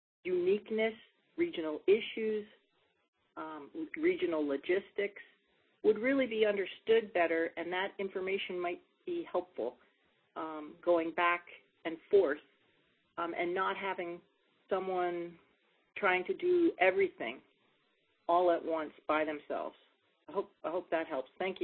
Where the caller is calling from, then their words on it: Nome, Alaska, United States; I'm with UAF Alaska Sea Grant, and I'm calling from the Bering Strait region in Nome.